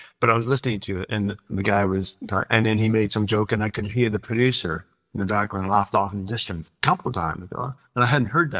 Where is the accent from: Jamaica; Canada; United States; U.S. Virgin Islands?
Canada; as I say, I'm from Canada, and thanks to the internet, I can listen to baseball games on my phone